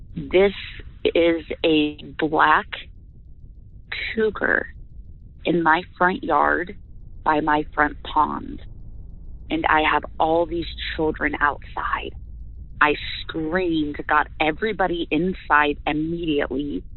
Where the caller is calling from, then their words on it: Ohio, United States; I'm calling from Ohio.